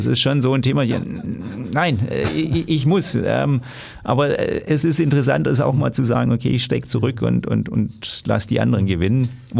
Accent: Stuttgart, Baden-Württemberg, Germany; Also ich komme aus dem Stuttgarter Bereich, er kam aus dem Nürnberger Bereich und wir haben uns regelmäßig Schlachten auf dem Spielfeld geliefert.

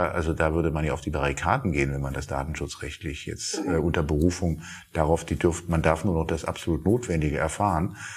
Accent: Berlin, Germany; da denkt man ja als Berliner, gut, so sind die Bayern eben.

